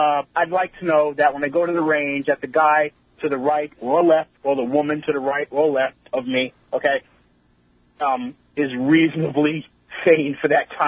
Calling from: Stony Brook, New York, United States; I'm from Stony Brook, actually.

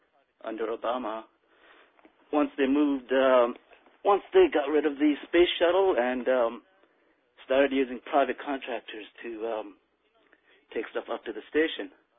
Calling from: Medford, United States; I'm in Medford.

